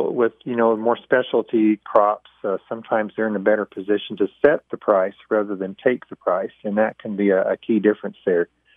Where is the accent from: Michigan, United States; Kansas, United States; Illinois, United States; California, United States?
Kansas, United States; When I was a farm kid growing up in Kansas